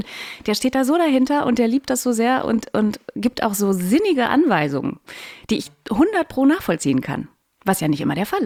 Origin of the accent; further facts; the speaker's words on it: North Rhine-Westphalia, Germany; dass ich komme aus dem Ruhrpott